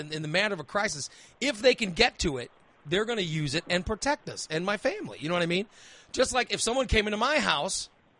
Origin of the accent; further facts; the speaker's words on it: Illinois, United States; I grew up in Macoupin County. I was shooting guns when I was 11 years old.